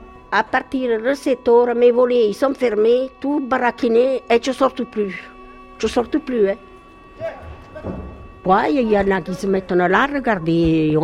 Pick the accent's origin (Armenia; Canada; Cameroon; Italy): Italy; French is a second language; now in Beaucaire, France; Moi, je suis une immigrée, hein? Je suis italienne.